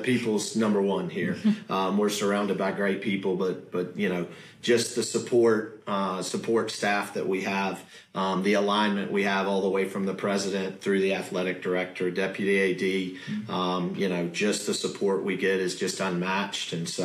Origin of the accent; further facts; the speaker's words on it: Fitzgerald, Georgia, United States; born there; also born or lived in Athens, United States; I was born in Fitzgerald, Georgia, so in South Georgia. My parents got divorced. My mom went back to Athens to get a graduate degree, so lived there for a while.